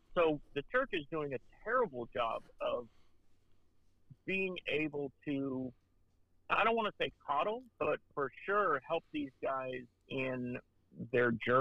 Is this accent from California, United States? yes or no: yes; California, United States; also born or lived in Detroit / North Carolina; No, I was kind of all over the place. I was born in Detroit, grew up in California, spent 16 years in North Carolina, and now we're up in Michigan again.